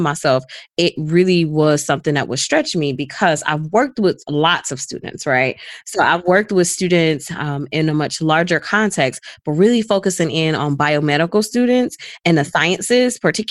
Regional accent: Detroit, Michigan, United States; So I am from Detroit.

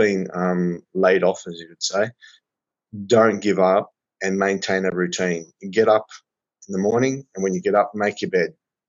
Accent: Australia; We haven't gone to the extent that Australia has. I can't return to my home country.

